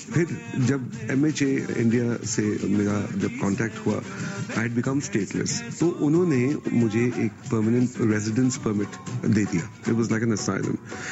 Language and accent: Urdu; London, United Kingdom; جی بالکل, بہت بچپن کی یادیں ہیں جڑی ہوئی اس شہر کے ساتھ.